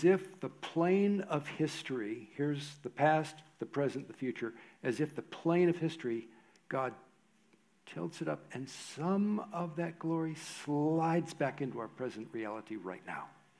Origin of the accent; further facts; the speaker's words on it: United States; I know it's, I'm an American.